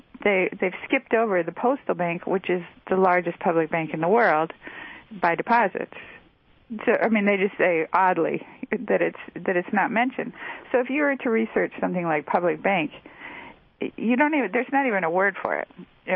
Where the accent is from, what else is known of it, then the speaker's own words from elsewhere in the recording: Dearborn, Michigan, United States; Yeah, I grew up in Dearborn, Michigan, which is Henry Ford City.